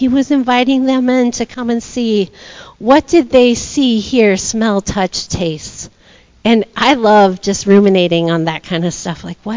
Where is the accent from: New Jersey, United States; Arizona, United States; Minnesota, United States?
Minnesota, United States; I'm from Minnesota, and they have this thing called Minnesota Nice.